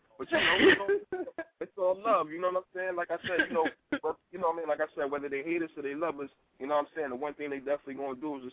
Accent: Brooklyn, New York, United States; Y'all know I'm from New York. So, man, shout out to Brooklyn all day long, man.

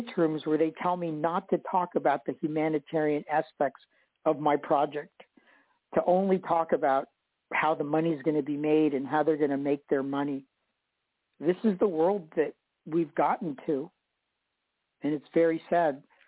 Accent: Ecuador; You know, I'm from Ecuador, and, you know, we take care of our families

